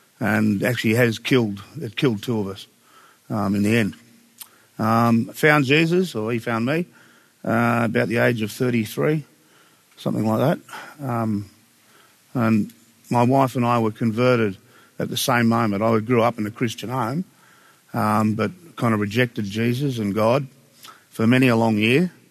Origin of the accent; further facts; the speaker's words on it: Carlingford, New South Wales, Australia; I grew up in Carlingford. Kingsland Estate, which is only about 500 metres that way.